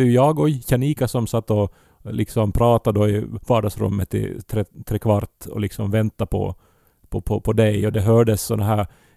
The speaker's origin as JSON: {"language": "Swedish", "town": "Esse", "region": "Ostrobothnia", "country": "Finland", "said": "när jag var hemma i Esse en gång"}